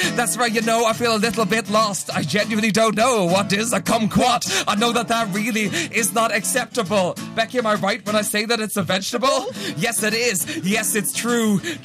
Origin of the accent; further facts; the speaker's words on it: Dublin, Leinster, Ireland; I am a man from Dublin that's proud to say I like a wardrobe malfunction.